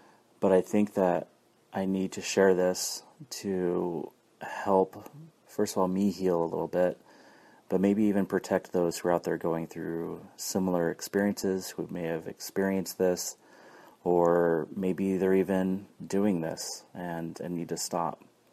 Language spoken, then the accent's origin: English; California, United States; Now, I grew up in California and was a happy kid.